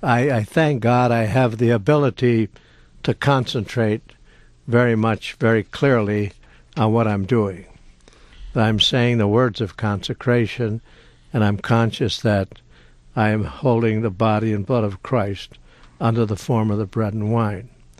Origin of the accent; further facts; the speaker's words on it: Muskegon, Michigan, United States; also born or lived in Grand Rapids; Well, I was born in Grand Rapids, but I mainly grew up in Muskegon and belonged to the Polish parish there